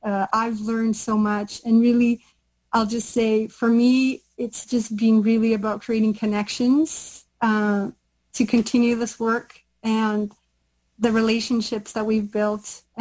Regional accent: Brazil; English is a second language; moved away as an adult; now in Canada

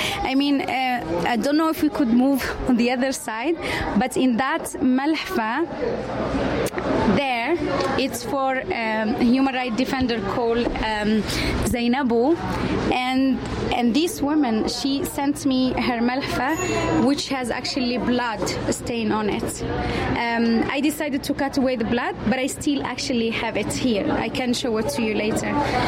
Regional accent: Western Sahara; I'm from Western Sahara, but I was born and I grew up in the Sahrawi refugee camps.

